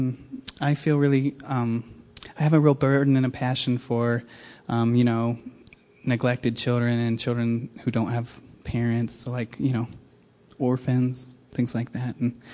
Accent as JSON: {"language": "English", "town": "Springfield", "region": "Missouri", "country": "United States", "tie": "born or raised there", "said": "I grew up in Springfield, and I attended a little church called King's Chapel. I know it's way off Cherry Street, but I went to Evangel University and Hillcrest High School."}